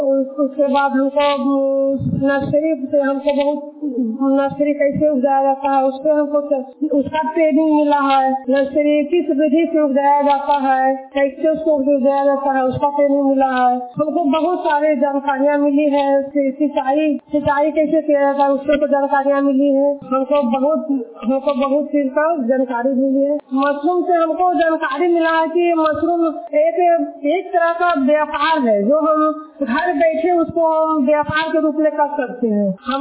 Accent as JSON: {"language": "Hindi", "town": "Goprain", "region": "Bihar", "country": "India", "said": "मैं ग्राम गोपराइन की रहने वाली हूँ और मेरा प्रखंड नाबीगंज है और पंचायत मेरा नौरा है।"}